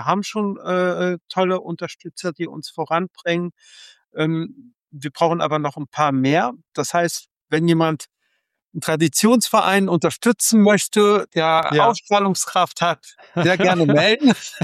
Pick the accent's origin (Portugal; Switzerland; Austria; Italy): Italy; Als Italiener